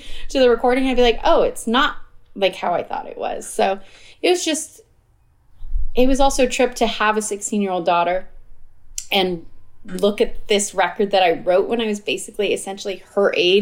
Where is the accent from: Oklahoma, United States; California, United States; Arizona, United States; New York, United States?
Arizona, United States; I grew up in Arizona, and she was managing a Mexican restaurant.